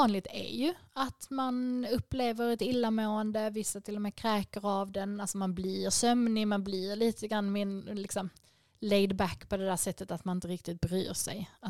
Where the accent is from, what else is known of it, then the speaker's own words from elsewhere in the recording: Skåne, Sweden; Men vi skåningar säger ju läppsyl till allt